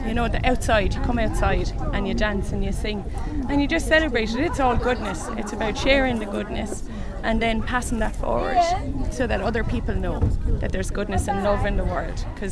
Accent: Waterford, Munster, Ireland; From Waterford in the south of Ireland.

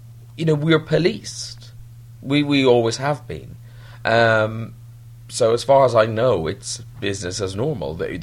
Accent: Ireland; I grew up in Ireland.

